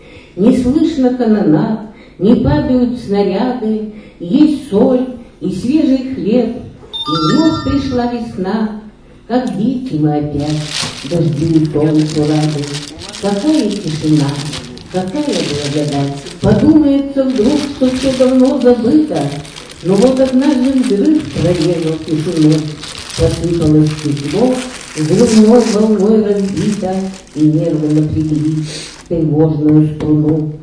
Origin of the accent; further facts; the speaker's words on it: Leningrad, Saint Petersburg, Russia; Родилась я в Ленинграде, мне 6 лет было, и 3-4 года мы пережили блокаду Ленинграда.